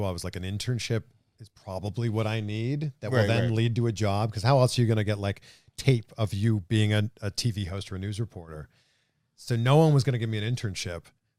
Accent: Pickering, Ontario, Canada; I'm from Canada, just outside of Toronto. I'm from a town called Pickering, Ontario. I went to school in Waterloo, Ontario

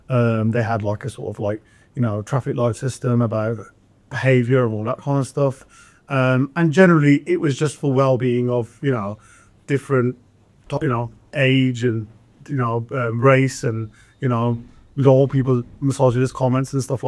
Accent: Punjab, India; because we're all from Punjab, we're all Sikhs, we're all from Punjab. You know, there's two sides of Punjab as well. There's the India side, there's the Pakistan side. So from our side, in the India side

